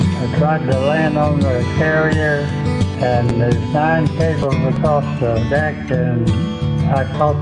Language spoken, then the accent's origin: English; Texas, United States; born there; I was born in Bottom, Texas, 1926.